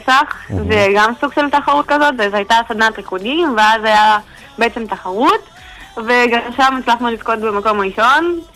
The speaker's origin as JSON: {"language": "Hebrew", "town": "Rishon LeZion", "region": "Central District", "country": "Israel", "said": "ובעצם כולנו מראשון לציון"}